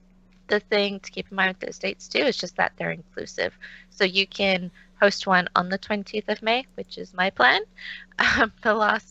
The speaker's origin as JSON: {"language": "English", "town": "Halifax", "region": "Nova Scotia", "country": "Canada", "said": "from Halifax in Canada."}